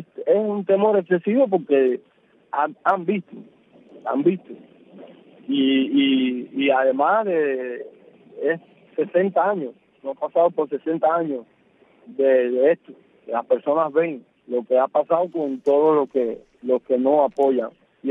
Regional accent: Bayamo, Granma, Cuba; mi pueblo tiene un 85% de la historia de Cuba. Aquí ha pasado cientos y miles de cosas.

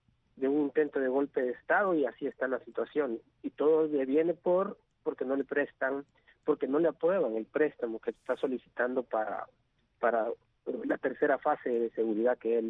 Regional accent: El Salvador; nosotros como salvadoreños lo que aspiramos es que en realidad se respeten los poderes del Estado

